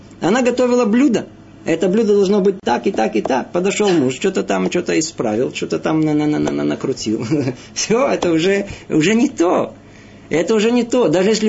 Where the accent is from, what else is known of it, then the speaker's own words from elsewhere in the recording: Russia; moved away; особенно мы из России приехали, и там воспитание было, как правило, посредством наказания.